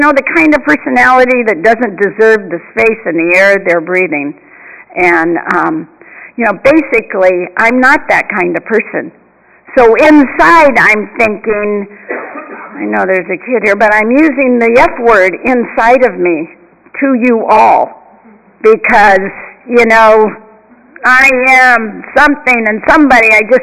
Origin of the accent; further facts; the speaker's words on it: Santa Monica, California, United States; I knew my mother would be very upset about me going to Venice. I'm from Santa Monica. You know, we don't have anything to do with people from Venice, you know.